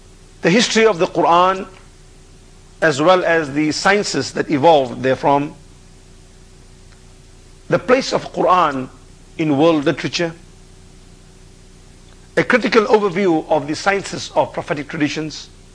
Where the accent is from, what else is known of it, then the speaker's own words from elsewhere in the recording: South Africa; now in Los Angeles, United States; I'm from South Africa formerly and based here in Los Angeles for the past 3.5 years.